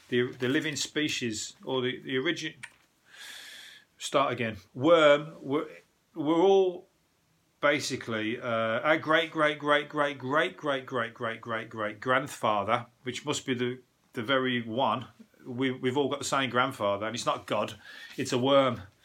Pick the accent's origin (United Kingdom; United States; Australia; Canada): United Kingdom; Birmingham, West Midlands; Everybody in my road, and I'm from Birmingham, everybody